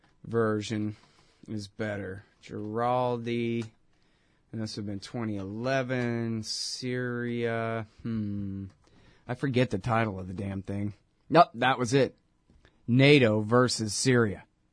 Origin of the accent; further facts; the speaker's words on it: Texas, United States; Hey, I'm doing the best I can here. I'm a Texan, all right?